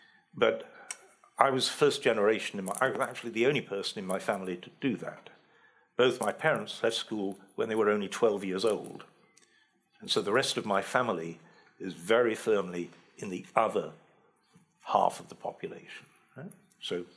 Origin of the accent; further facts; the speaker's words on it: Sheffield, Yorkshire and the Humber, United Kingdom; I grew up in Sheffield, which had been a steel town for 700 years.